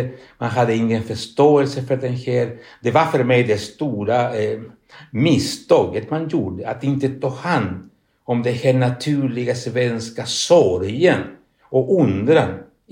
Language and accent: Swedish; Chile; now in Sweden; Och jag kom från Sydamerika, från Chile, det är mycket splittrade samhällen, stora klyftor och mycket annat.